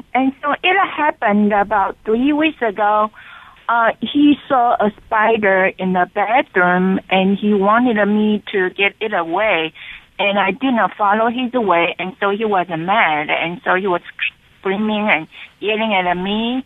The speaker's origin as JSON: {"language": "English", "town": "Albany", "region": "California", "country": "United States", "said": "I'm from Albany, California."}